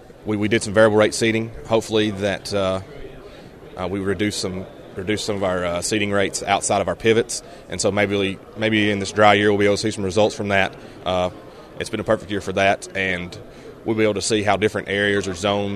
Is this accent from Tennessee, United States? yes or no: yes; Ripley, Tennessee, United States; I'm from Ripley, Tennessee